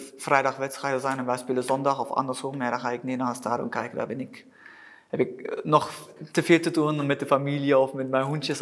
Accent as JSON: {"language": "Dutch", "country": "Germany", "also_born_or_lived": "Netherlands / Switzerland", "second_language": "Dutch", "said": "ik ga zeker natuurlijk als Duitser de Bundesliga bekijken."}